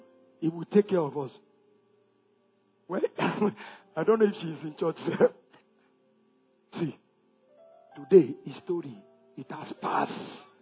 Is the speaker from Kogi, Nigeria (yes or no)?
yes; Kogi, Nigeria; So I will show you I am from Kogi.